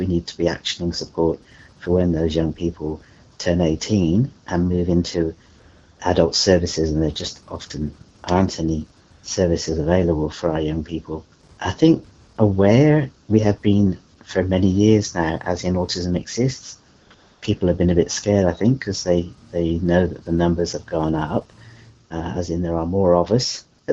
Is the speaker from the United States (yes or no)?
no; United Kingdom; now in Warrnambool, Australia; I'm a British psychologist, Australian social worker. I live in Warrnambool in country Victoria, and I'm autistic.